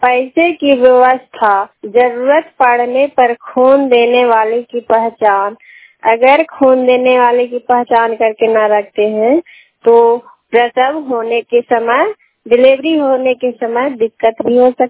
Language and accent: Hindi; Harnaut, Bihar, India; थाना हरनौत जिला नालंदा के रहने वाली हूँ।